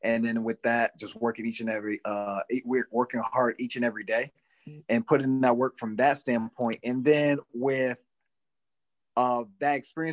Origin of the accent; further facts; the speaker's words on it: Florida, United States; But his mentorship means a lot because especially I'm coming from Florida and I went to prep school.